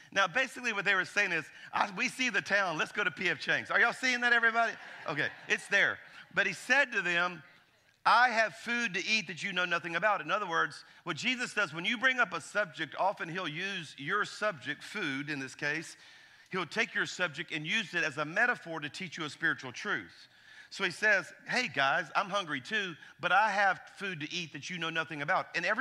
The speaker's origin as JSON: {"language": "English", "region": "Louisiana", "country": "United States", "said": "I'm from Louisiana, okay? So I see humor in Scripture, too"}